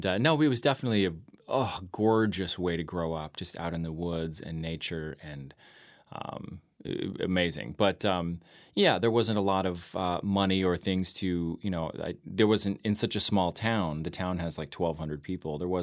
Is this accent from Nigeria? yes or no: no; Idaho, United States; It has been since I was a little kid growing up in Idaho.